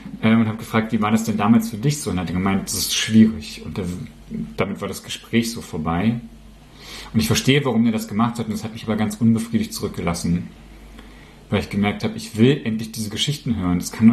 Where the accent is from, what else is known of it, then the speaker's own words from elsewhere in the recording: Magdeburg, Saxony-Anhalt, Germany; also born or lived in Bremen; die Leute mich die ganze Zeit darauf angesprochen haben, dass ich so lustig rede und wo ich denn herkomme und ob ich denn … schon mal getroffen hätte, denn ich komme ja auch aus Magdeburg.